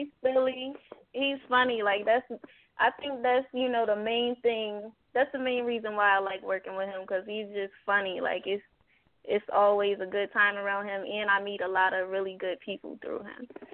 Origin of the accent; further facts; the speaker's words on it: Harrisburg, Pennsylvania, United States; now in Atlanta, United States; So we was in my hometown at the time, Harrisburg. We both had lived there.